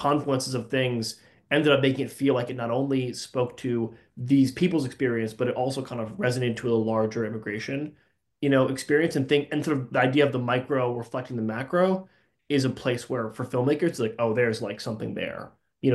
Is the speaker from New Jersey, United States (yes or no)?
yes; New Jersey, United States; We're from New Jersey, and there was a little theater in town.